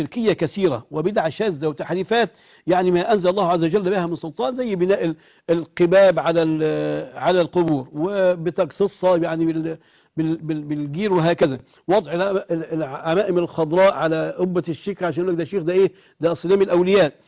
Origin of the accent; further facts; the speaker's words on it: Egypt; وبخاصة مثلا عندنا في مصر كان موالد سيدنا الحسين رضي الله عنه وأرضاه